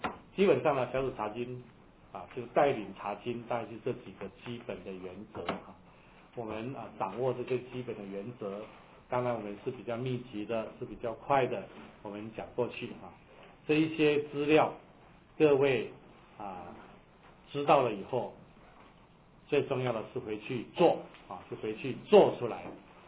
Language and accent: Chinese; China; 一般的华人啊，一般的我们中国人，为什么会拜鬼神